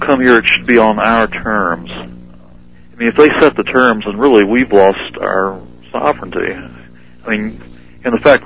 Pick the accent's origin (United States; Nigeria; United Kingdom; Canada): United States; Georgia; I'm from Georgia. There are several towns there that have illegal alien populations of around 30%.